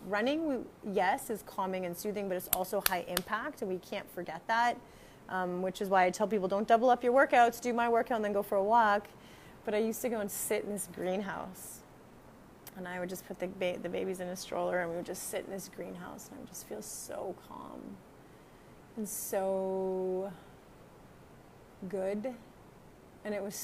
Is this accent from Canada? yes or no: yes; Canada; moved away as an adult; now in Costa Rica; I'm a Canadian physical therapist, strength and fitness coach. And 6 years ago, I moved to Costa Rica when my kids were babies